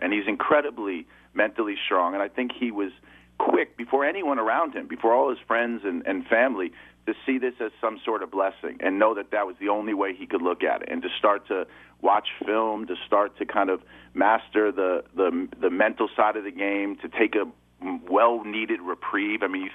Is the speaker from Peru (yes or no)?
no; New York, United States; And I would be in the right rooms with the right players growing up in New York